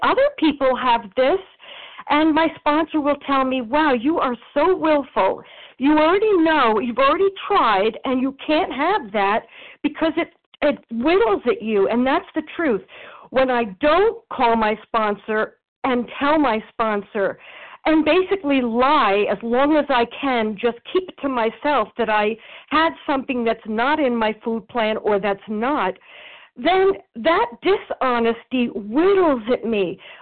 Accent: New York, United States; because I'm a New Yorker, I'm Italian

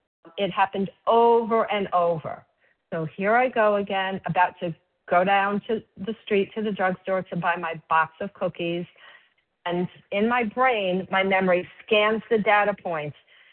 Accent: Miami, Florida, United States; I grew up in Miami, Florida, and like all teenagers, just, you know, wanted to be out in the sun all the time.

